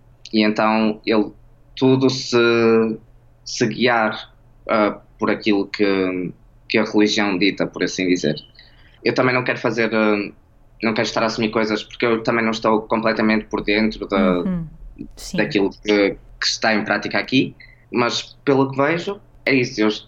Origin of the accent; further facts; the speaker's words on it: Portugal; porque queres dizer eu também sou português.